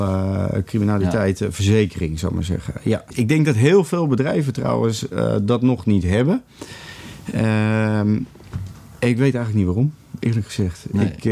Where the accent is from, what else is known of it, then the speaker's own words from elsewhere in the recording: Netherlands; Dus zoals jij en ik als Nederlanders met elkaar praten en zeggen...